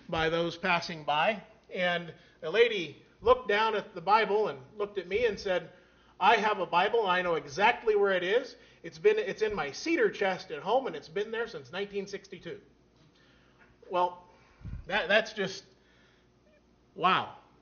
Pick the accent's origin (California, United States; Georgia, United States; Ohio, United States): Ohio, United States; Barberton; Now, I grew up here in Barberton, just a short little ways away from this building, and grew up loving cars.